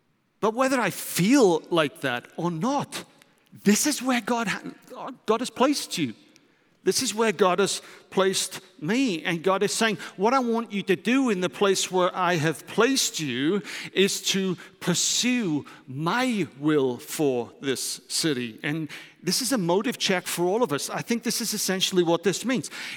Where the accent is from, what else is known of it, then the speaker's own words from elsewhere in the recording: United Kingdom; now in Netherlands; my wife is German, I'm British